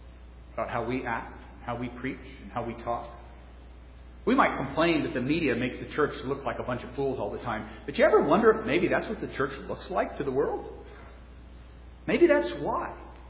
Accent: California, United States; now in Virginia, United States; I'm from California, so I don't really have a dog in that fight.

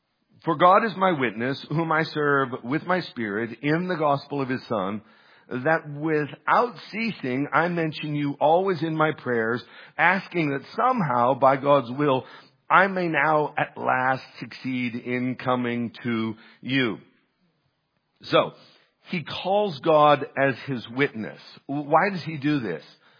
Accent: Du Bois, Pennsylvania, United States; I grew up in Du Bois, Pennsylvania, in a little church, the Du Bois Christian and Missionary Alliance Church.

